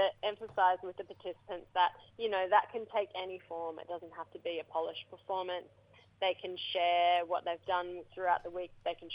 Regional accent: Rockhampton, Queensland, Australia; born there; I was born on Dhurrumbul Country in Rockhampton, but now I'm living on Gubbi Gubbi Country. My mob are Waka Waka, which is like 2 hours west of Bundaberg. That's my great-grandfather's country.

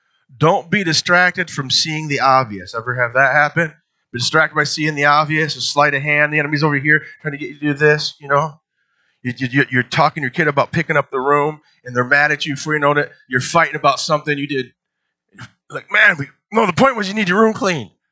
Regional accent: United States; We don't like this. We're American.

